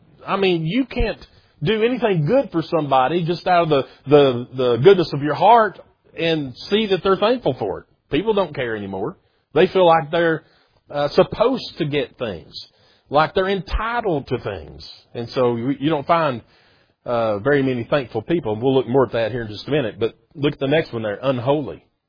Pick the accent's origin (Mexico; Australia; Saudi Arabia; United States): United States; Tennessee; I'm from America. Yeah, it's the greatest state in the land of the free, Tennessee.